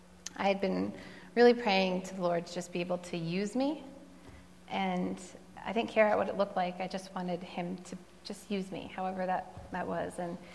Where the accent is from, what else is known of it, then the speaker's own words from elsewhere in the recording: New York, United States; also born or lived in New Jersey; really grow up with my two older brothers. They were a lot older than me, but I moved to New York when I was four from New Jersey and started attending Grace right around then, in 1989, I guess.